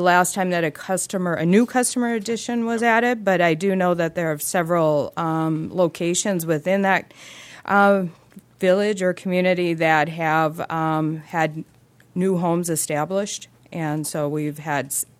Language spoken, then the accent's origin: English; McKenzie, United States; I grew up in McKenzie, so I'm very familiar with all of the names we've talked about.